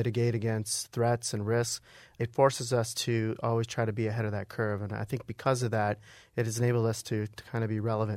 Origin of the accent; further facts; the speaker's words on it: Windsor, Ontario, Canada; being born and raised in Windsor, Ontario, but did all my professional schooling in Michigan.